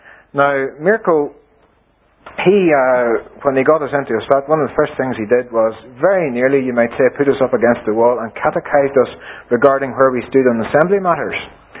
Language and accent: English; Ireland; How could I come from Ireland and pick up one